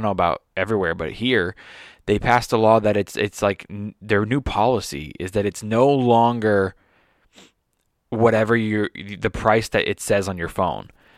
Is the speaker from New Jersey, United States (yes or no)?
no; Los Angeles, California, United States; grew up in Los Angeles, bro, and I don't ever remember. I mean, I was born here